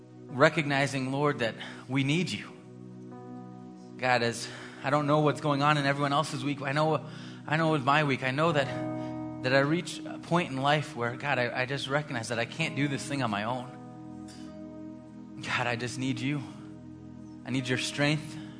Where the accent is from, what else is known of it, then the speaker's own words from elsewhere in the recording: Missouri, United States; I grew up myself in Missouri. In Missouri, Missouri claimed to be the buckle of the Bible Belt. I mean, that was something we were so proud of.